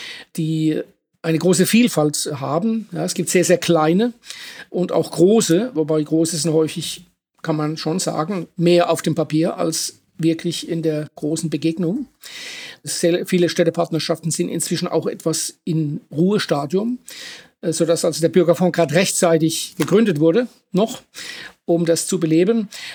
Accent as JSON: {"language": "German", "region": "Baden-Württemberg", "country": "Germany", "said": "ich komme aus der Kurpfalz. Ja, wir waren einmal bayerisch vor langer, langer Zeit. Aber das ist nicht der Grund. Das, denke ich, ist eher, ja, hat einen anderen Grund, dass ich eben im Süden beheimatet bin."}